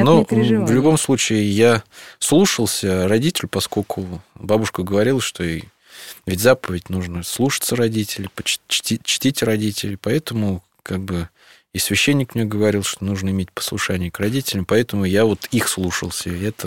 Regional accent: Ryazan, Ryazan Oblast, Russia; also born or lived in Perm; когда я из Перми, где я родился, переехал с родителями в Рязань, поскольку там находились родственники наши.

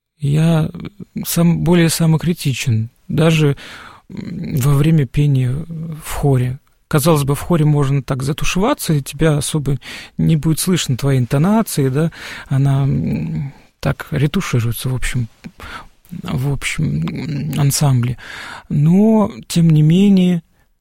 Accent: Diveyevo, Nizhny Novgorod Oblast, Russia; also born or lived in Germany; now in Borovsk, Russia; я жил и в Германии, и в Нижнем Новгороде, и там, сказать, моя родная деревня, Дивеево

